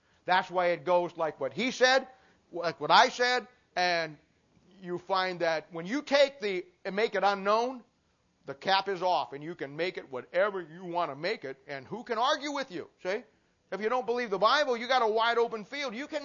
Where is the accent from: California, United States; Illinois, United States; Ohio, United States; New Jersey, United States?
Ohio, United States; I'm from Ohio originally.